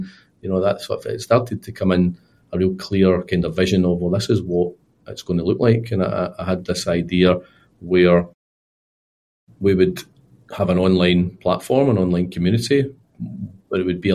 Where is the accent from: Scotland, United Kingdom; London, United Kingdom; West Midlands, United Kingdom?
Scotland, United Kingdom; being Scottish and whiskey, it wasn't so easy to give up alcohol